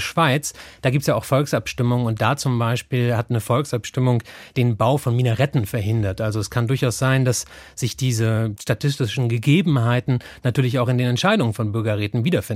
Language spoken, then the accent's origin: German; East Germany, Germany; Ich bin auch im Osten aufgewachsen.